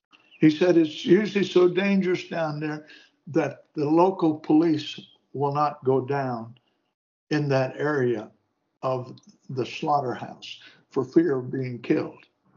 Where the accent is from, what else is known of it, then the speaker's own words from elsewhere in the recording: United States; I'm from America, and I'm here to share the gospel with you.